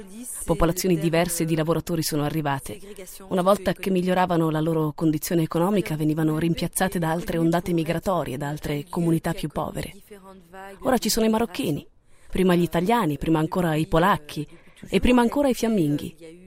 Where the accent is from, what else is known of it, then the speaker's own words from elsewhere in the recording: Molenbeek, Brussels-Capital Region, Belgium; Sono nata e cresciuta a Molenbeek e sono molenbeekoise da tre generazioni.